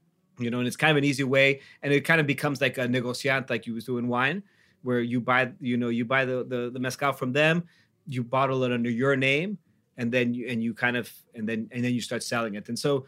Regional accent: Mexico City, Mexico; we're all from Mexico City, you know?

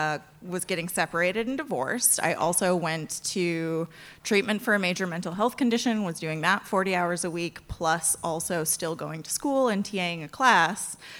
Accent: Michigan, United States; It's a band from Michigan. It's a band from Michigan? Which is my home state as well.

